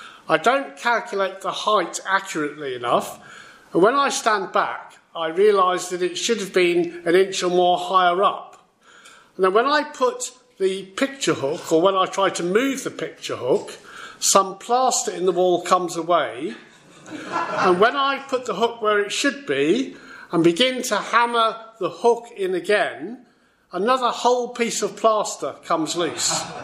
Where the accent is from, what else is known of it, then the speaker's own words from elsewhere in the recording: Wales, United Kingdom; born there; I am Welsh. I was born in North Wales.